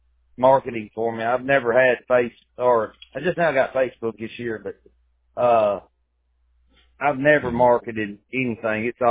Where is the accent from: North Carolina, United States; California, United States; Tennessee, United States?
Tennessee, United States; born there; I was born in Tennessee.